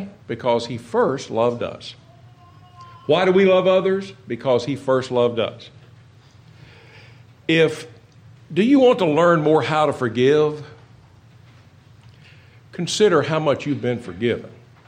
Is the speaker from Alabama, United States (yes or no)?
no; Kentucky, United States; I'm from Kentucky, so I you know, me talking Greek, you may think I'm talking Greek already.